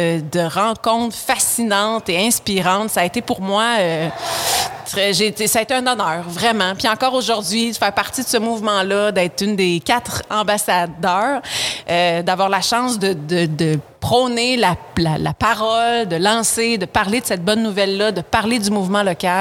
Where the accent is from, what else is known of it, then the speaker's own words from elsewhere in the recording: Roxton Pond, Quebec, Canada; j'ai grandi à Raxton Pound, qui est un village tout près de Granby, puis j'étais dans le village, entourée de ferme, mais j'ai pas grandi sur une ferme. J'ai fait de la campagne